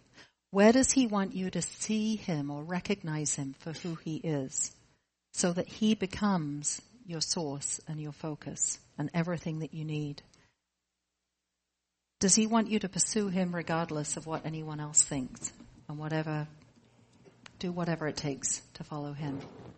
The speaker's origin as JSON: {"language": "English", "region": "England", "country": "United Kingdom", "said": "I know we're Midwestern. I'm English."}